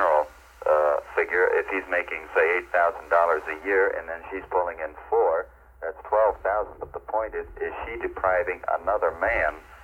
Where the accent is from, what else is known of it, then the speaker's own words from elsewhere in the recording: New York, United States; I have a small common denominator with you because I'm originally from New York.